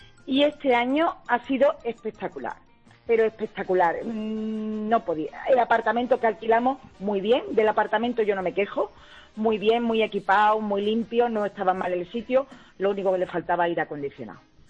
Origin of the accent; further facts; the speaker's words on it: Seville, Andalusia, Spain; now in Aragon, Spain; Yo soy de Sevilla, mi marido es aragonés, vivimos en Aragón. Pero veraneamos en Sanlúcar de Barrameda con mis padres y mi hermana.